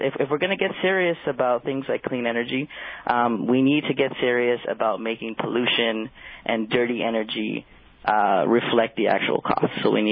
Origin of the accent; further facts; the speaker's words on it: Los Angeles, California, United States; I grew up in Los Angeles, and I remember when I was in elementary school, we'd have days where we couldn't go outside and we couldn't play on the playground.